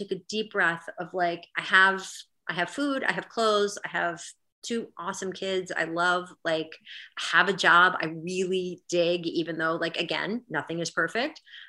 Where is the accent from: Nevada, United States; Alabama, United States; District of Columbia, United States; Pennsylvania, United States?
District of Columbia, United States; Washington; I grew up in Washington, D.C. and I wanted to be, I read All the President's Men like 8 times.